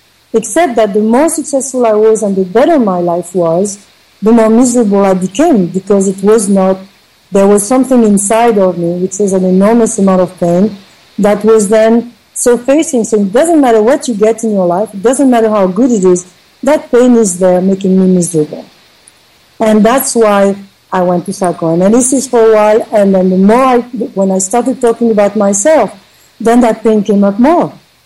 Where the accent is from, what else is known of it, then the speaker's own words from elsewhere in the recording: Paris, Île-de-France, France; Yes, I'm from Paris.